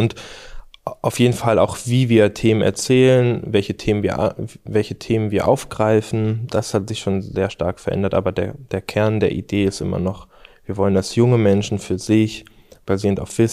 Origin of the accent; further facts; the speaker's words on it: Schleswig-Holstein, Germany; aus Schleswig-Holstein. Das ist ja aus meiner Perspektive eher Süddeutschland.